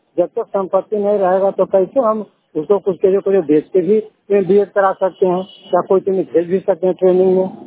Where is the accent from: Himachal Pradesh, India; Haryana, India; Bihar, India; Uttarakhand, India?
Bihar, India; Sariyo; ग्राम सरियो का निवासी हूँ, नारदीगंज प्रखंड में पड़ता है।